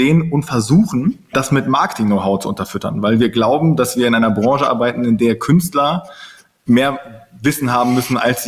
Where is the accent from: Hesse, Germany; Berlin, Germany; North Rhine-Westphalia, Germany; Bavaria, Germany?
North Rhine-Westphalia, Germany; Cologne; und ich aus Köln.